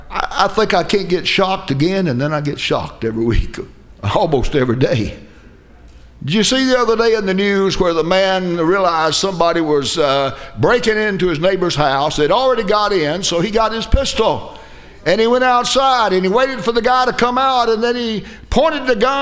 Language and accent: English; Haines City, Florida, United States; That's a good old Haines City term. There's lakes all around. I've used it ever since I was a kid around here.